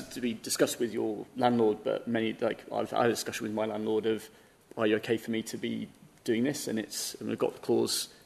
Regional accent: Stevenage, East of England, United Kingdom; I grew up just outside of London, in Stevenage, and I used to work in Bangladesh.

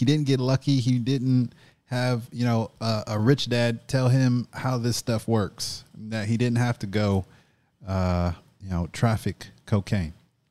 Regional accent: United States; I live in America. I'm an American.

